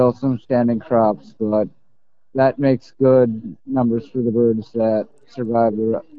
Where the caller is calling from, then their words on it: Grand Forks, North Dakota, United States; I'm up in Grand Forks, North Dakota.